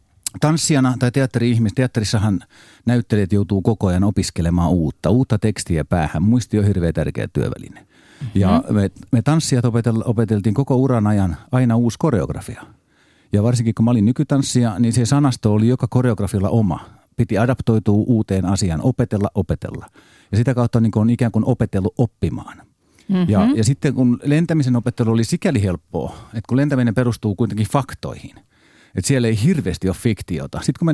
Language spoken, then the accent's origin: Finnish; Pori, Satakunta, Finland; born there; Mä olen syntynyt Porissa, Jaakontiellä. Se on Jaakontie, on Porin lentokentän kiitotien jatkeella, eli siinä kiitotien suoraan siinä vieressä.